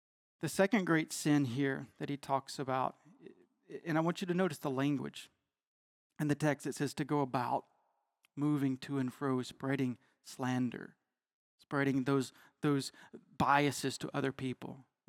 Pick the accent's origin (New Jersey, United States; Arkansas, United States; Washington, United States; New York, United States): Arkansas, United States; accent: Arkansan; Or when my Arkansan accent comes out, I say naked instead of naked, right?